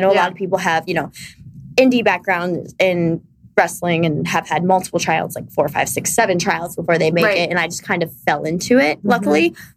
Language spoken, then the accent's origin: English; Ohio, United States